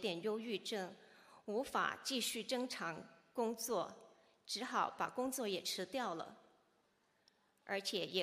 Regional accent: Texas, United States; 我是来自德州的

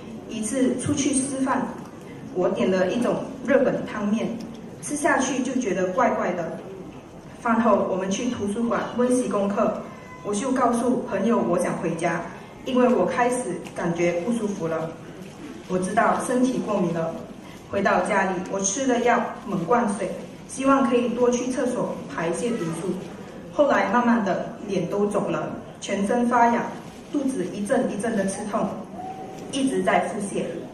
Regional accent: Australia; 我是澳洲的

